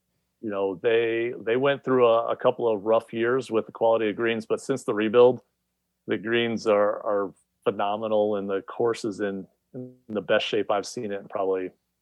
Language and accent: English; Midwest, United States; also born or lived in South; I grew up in the Midwest and the South.